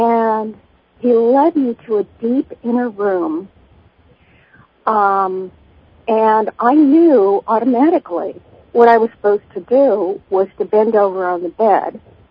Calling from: Los Angeles, California, United States; I'm calling from Los Angeles.

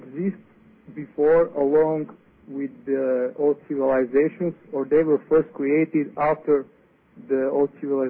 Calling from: Croatia; I'm coming from Croatia.

